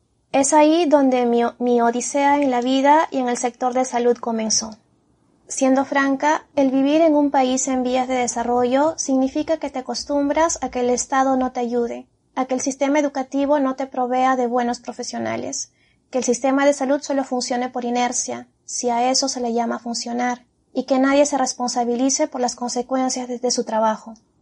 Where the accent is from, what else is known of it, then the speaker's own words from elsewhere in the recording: Peru; Soy peruana, tengo 31 años, estudié arquitectura